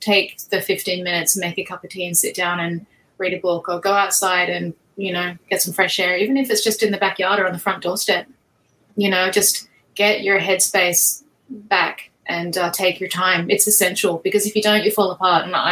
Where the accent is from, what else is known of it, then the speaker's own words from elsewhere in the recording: Australia; So I am an Australian contemporary painter.